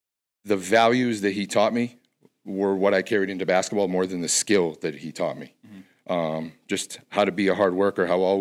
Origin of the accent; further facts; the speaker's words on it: Agawam, Massachusetts, United States; So I grew up in Agawam, Mass. It's about 10 minutes from here.